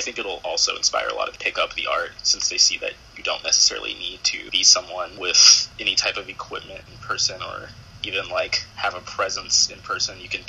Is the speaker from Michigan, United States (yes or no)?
no; California, United States; since I am from California.